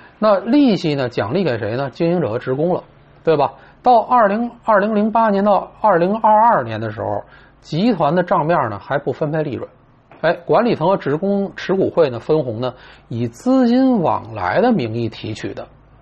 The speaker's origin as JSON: {"language": "Chinese", "region": "Beijing", "country": "China", "accent": "Beijing", "said": "按我们北京话叫半不啰啰的"}